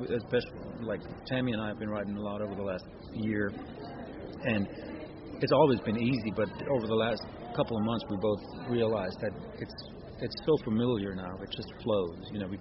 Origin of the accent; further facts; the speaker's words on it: Germany; When I was 18 years old and just had graduated from high school, I grew up in Germany.